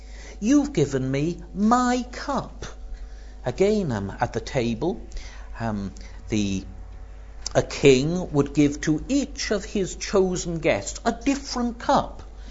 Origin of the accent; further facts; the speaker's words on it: United Kingdom; I'm so glad I'm a Brit.